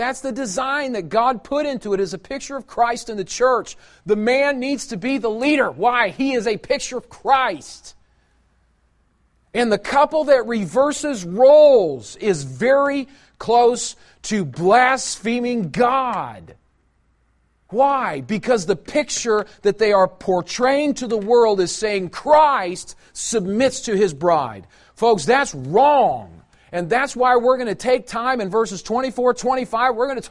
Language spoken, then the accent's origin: English; Belton, Missouri, United States; Growing up in Belton, Missouri.